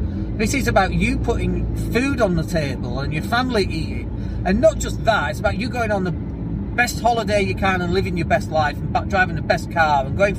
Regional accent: Leeds, Yorkshire and the Humber, United Kingdom; And I use Leeds because that's my hometown.

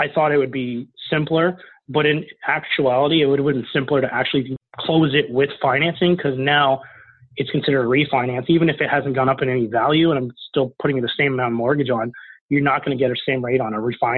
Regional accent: Canada; which is really the system to use as a Canadian

